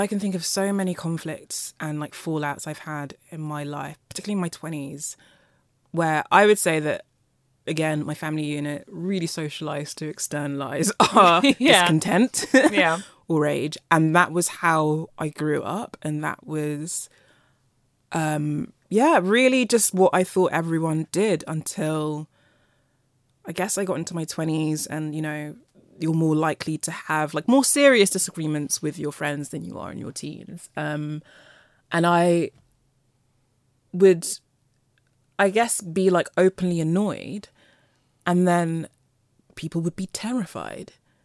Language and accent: English; Nigeria; I'm Nigerian.